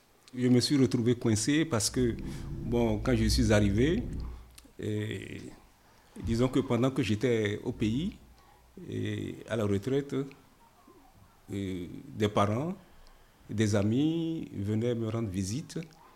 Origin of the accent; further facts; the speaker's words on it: Benin; Je suis originaire du Bénin, ex-Dahomey, situé dans la corne de l'Afrique de l'Ouest. Je suis à l'île Sud. Depuis 18 mars 2014.